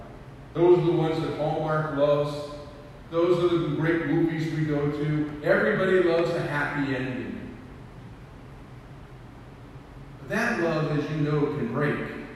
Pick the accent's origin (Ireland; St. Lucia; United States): Ireland; Now, I come from a tradition of, I'm Irish, couldn't tell, right? And we Irish folks, we don't handle emotions really well.